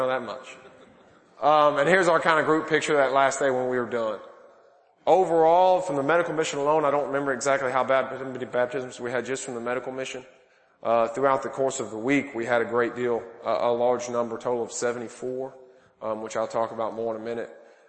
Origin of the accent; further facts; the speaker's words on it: United States; now in Philippines; And part of it, yeah, is because we're American. They don't see many pale-faced, red-beard guys walking around in the Philippines.